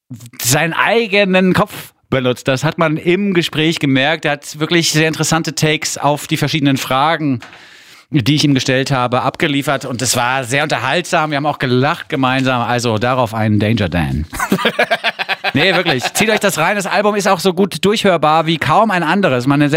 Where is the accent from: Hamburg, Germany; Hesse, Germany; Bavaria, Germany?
Hesse, Germany; Frankfurt; als Frankfurter muss man wissen, was in Offenbach los ist.